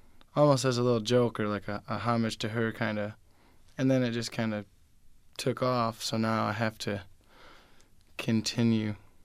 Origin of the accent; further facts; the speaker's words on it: Ionia, Michigan, United States; also born or lived in Lansing; Well, I'm from Michigan. I was born in Lansing. And I grew up in a little place called Ionia, Michigan. It's in between Lansing and Grand Rapids.